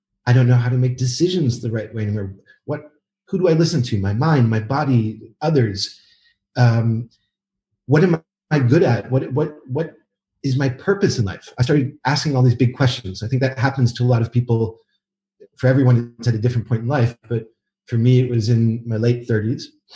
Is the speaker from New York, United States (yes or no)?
yes; New York, United States; now in Paris, France; I live in Paris. I'm from New York.